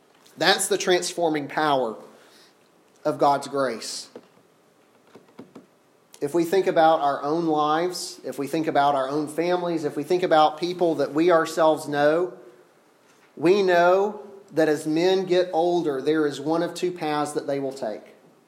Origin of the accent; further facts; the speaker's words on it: the South, United States; I'm from the South. I don't know how well this will land here, but I like my tea sweet and I don't like my coffee black.